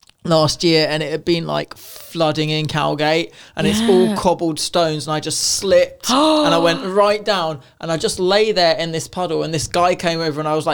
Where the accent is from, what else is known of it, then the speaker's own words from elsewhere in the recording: Italy; because we're from Italy.